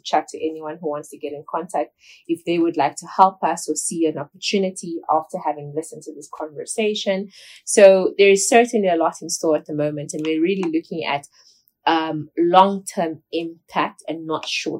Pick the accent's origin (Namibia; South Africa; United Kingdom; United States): Namibia; I do charity work within my home country, Namibia.